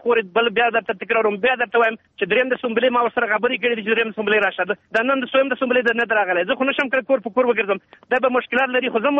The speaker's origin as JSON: {"language": "Pashto", "region": "Nuristan", "country": "Afghanistan", "said": "زه هم د نورستان یم"}